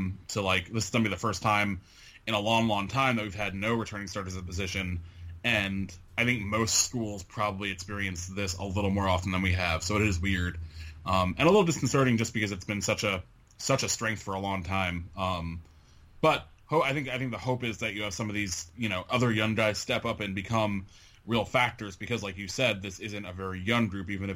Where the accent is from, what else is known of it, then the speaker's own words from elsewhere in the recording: Connecticut, United States; one of my home state breweries up in Connecticut.